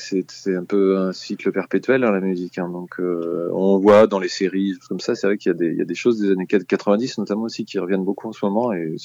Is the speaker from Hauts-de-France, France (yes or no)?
no; Auvergne-Rhône-Alpes, France; Alors moi, je suis de l'Allier, donc c'est un peu l'autre extrémité de l'ex-région Auvergne